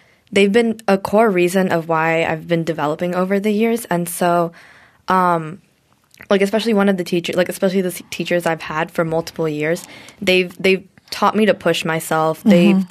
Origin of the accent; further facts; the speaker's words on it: India; teachers in my home country were. And in India, teachers are often they're paid